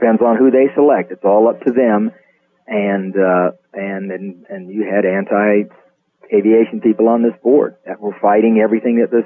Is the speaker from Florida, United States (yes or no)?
yes; Melbourne, Florida, United States; come back to Florida, where I was raised here in Florida, in Melbourne.